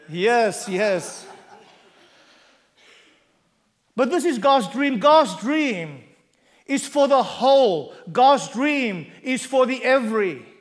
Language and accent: English; South Africa; English is a second language; And there is something that I can tell my wife in my mother tongue, which is one of the 11 official languages of South Africa, that is very special to me.